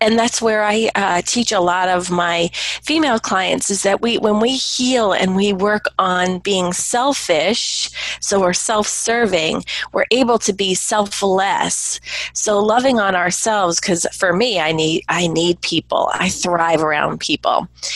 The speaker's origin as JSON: {"language": "English", "region": "New York", "country": "United States", "said": "and it was right after 9/11, and I'm a New Yorker. It was very near and dear to my heart, all of that tragedy"}